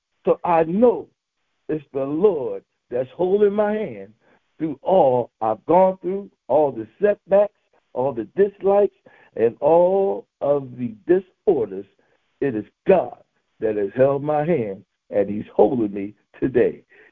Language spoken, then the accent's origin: English; Philadelphia, Pennsylvania, United States; For me, my brothers, it began growing up in North Philadelphia, right in the height of the internal gang wars that was going on